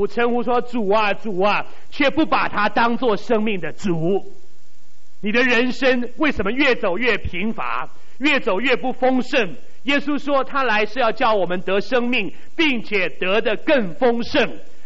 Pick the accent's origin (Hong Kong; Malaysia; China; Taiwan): Taiwan